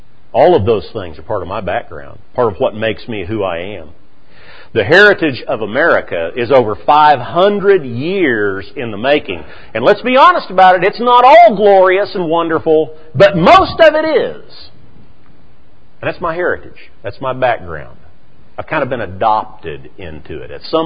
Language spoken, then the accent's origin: English; United States; I'm an American. Those are my people. Those are my history events.